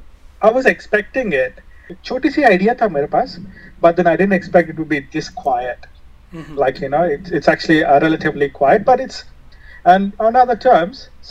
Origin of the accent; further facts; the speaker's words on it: India; Just because they're Indian and I'm Indian, we are like friends.